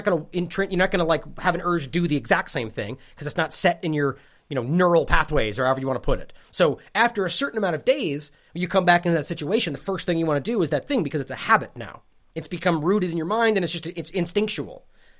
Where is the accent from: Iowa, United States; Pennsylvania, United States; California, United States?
California, United States; Sacramento; I grew up in Sacramento, it's right in my backyard